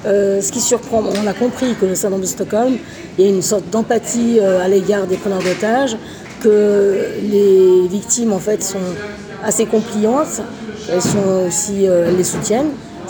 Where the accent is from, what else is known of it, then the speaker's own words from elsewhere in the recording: Switzerland; Vous étiez récemment chez nous, en Suisse ?